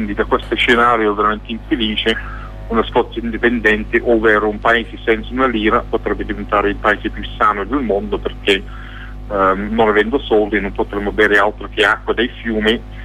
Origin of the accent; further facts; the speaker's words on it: Scotland, United Kingdom; lo posso dire essendo scozzese